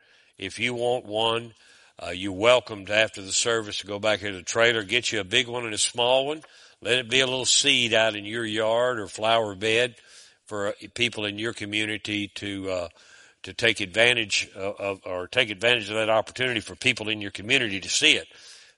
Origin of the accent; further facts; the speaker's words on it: Shreveport, Louisiana, United States; I grew up in Shreveport, Louisiana. Now, y'all know where that is.